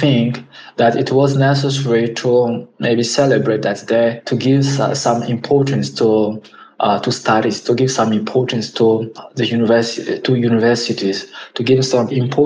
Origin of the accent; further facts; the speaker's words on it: Republic of the Congo; moved away as an adult; now in Russia; I'm from the Republic of Congo. I'm 24 years old. I've been in this country, in Russia, for almost 5 years.